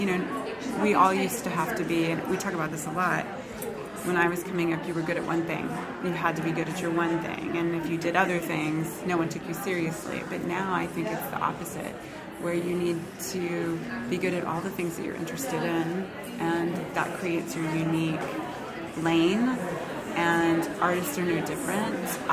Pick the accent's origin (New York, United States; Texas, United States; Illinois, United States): Texas, United States; I grew up in Texas, and we would go to the Houston Rodeo.